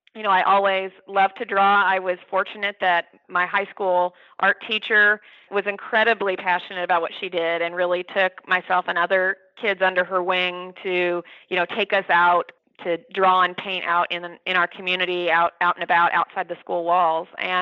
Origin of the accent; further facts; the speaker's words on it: Kansas City, Missouri, United States; I grew up in Kansas City